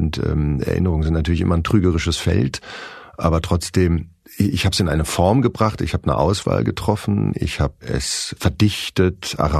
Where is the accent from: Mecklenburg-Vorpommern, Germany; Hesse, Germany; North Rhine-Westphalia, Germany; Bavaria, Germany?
North Rhine-Westphalia, Germany; Herdecke; er war auch ein bunter Hund in Herdecke, in meiner Heimatstadt.